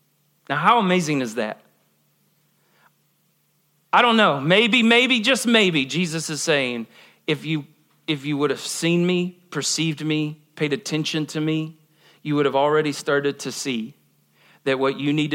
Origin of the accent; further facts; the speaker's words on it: Ohio, United States; I grew up in Ohio. It's an Ohio thing.